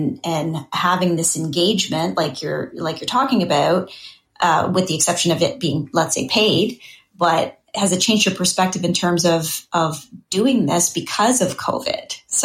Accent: Canada; So we're Canadian.

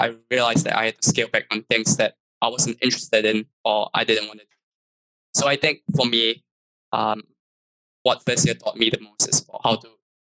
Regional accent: Singapore; moved away as an adult; I'm from Singapore. You know, I just came from a different country.

